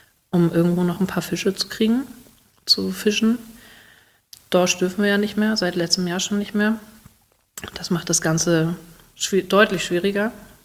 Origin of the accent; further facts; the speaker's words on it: Niendorf, Hamburg, Germany; Ja, also ich bin hier groß geworden. Meine Mutter oder meine Eltern sind auch schon hier groß geworden. Und mein Urgroßvater war auch Fischer hier in Niendorf.